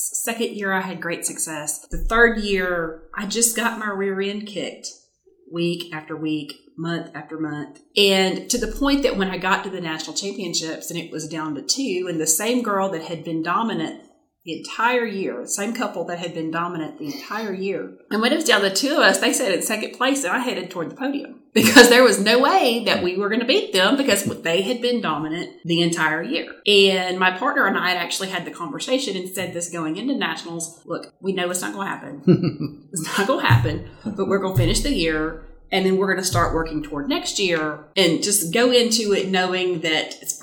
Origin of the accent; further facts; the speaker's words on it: Louisiana, United States; when somebody finds out I'm from Louisiana